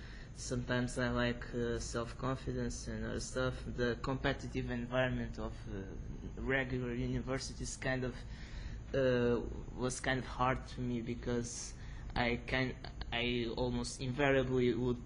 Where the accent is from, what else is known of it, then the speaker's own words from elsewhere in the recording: Portugal; I'm from Portugal, actually same university as him.